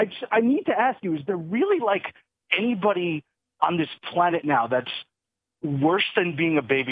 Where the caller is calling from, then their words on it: Westchester, New York, United States; from Westchester, New York.